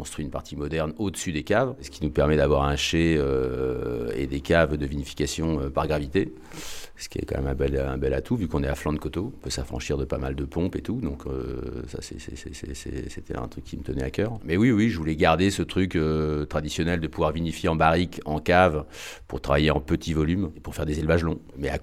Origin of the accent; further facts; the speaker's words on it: Centre-Val de Loire, France; Moi, je suis du Vendômois